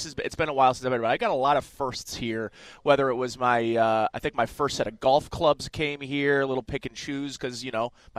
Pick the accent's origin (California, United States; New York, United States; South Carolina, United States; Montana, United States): New York, United States; Hamburg; Hamburg. I'm from Hamburg. I should know that.